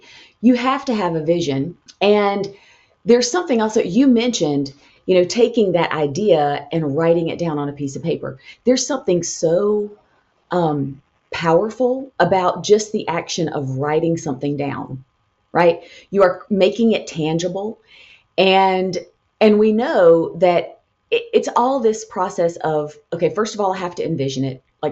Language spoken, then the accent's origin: English; Georgia, United States; now in Alabama, United States; I'm from North Georgia, so I love a view. I love water. Live in Alabama now.